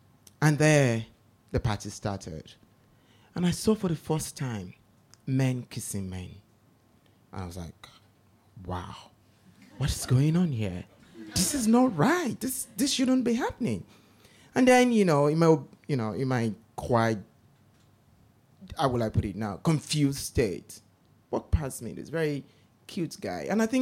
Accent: Nigeria; growing up in Nigeria isn't funny.

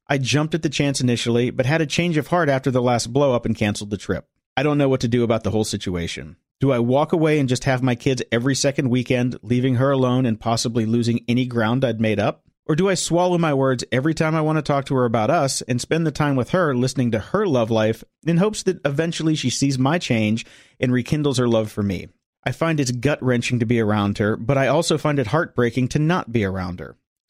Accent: Gold Coast, Queensland, Australia; I'm from the Gold Coast in Australia.

